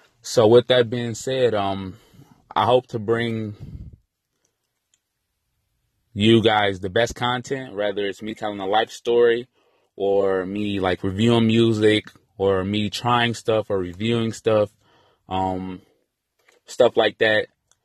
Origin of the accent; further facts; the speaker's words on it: Pontiac, Michigan, United States; I'm from Pontiac, Michigan, and I'm 20 years old, and I'm trying something new.